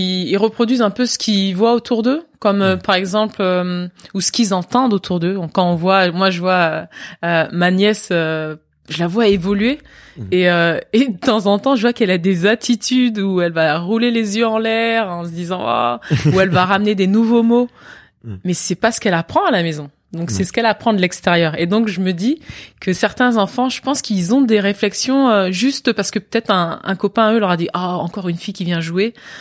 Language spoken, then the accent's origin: French; Versailles, Île-de-France, France; jouant avec mes voisins dans le parc du château de Versailles. C'est là où j'ai grandi. Ça a été un privilège.